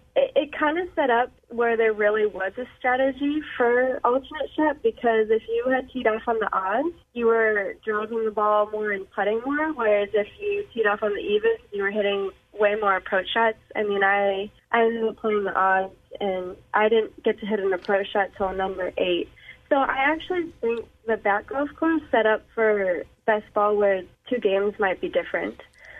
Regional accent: Northeast, United States; we're both from the Northeast, so we grew up playing junior golf together.

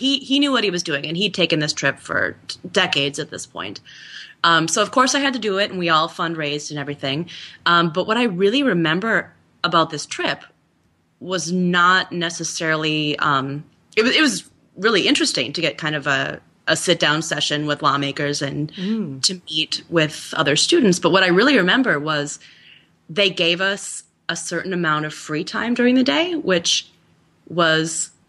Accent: Minnesota, United States; because I'm from Minnesota originally.

